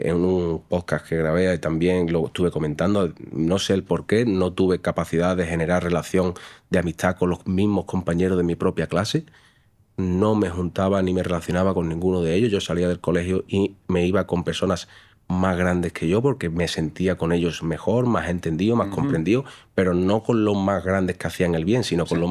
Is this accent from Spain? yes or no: yes; San José del Valle, Andalusia, Spain; also born or lived in Chiclana de la Frontera; como ya tú acabas de decir, y yo tengo 32 años, vengo de Cádiz, de Chiclana de la Frontera. Bueno, realmente soy de un pueblo que se llama San José del Valle.